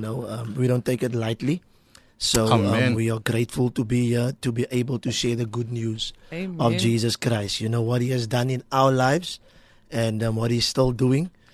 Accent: Mitchells Plain, Western Cape, South Africa; So, in a nutshell, I grew up on the Cape Flats in the West Ridge Mitchells Plain and, you know, got hooked on drugs when I was 13 years old.

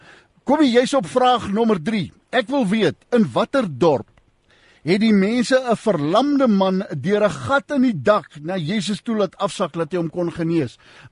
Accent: Northern Cape, South Africa; ek kom met haar die Namakolandse wêreld het, ek in die NG Kerk groot geword

